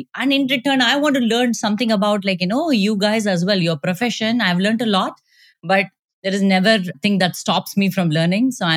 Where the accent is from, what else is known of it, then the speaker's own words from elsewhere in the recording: India; moved away as an adult; now in United States; So I grew up in India. I grew up in a joint family that gives a lot of character building of who I am right now.